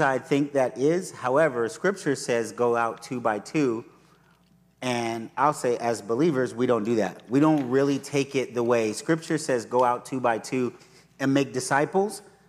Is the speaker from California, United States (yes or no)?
yes; California, United States; And so, growing up in the Bay Area, where we grew up, is not a beach community.